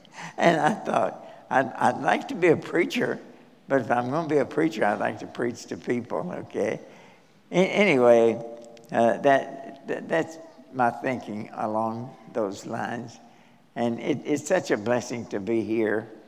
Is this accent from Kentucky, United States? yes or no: yes; Nortonville, Kentucky, United States; I was born and reared in Western Kentucky, a little town called Nortonville.